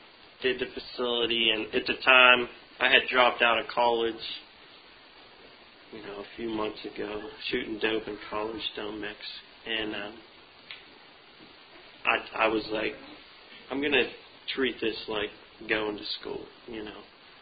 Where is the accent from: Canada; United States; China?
United States; Altoona, Pennsylvania; I remember, I grew up in Altoona, PA